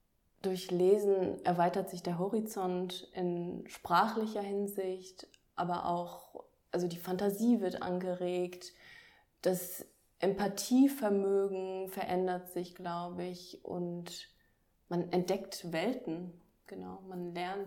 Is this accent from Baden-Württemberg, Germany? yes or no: no; Dortmund, North Rhine-Westphalia, Germany; Ich komme ja aus Dortmund eigentlich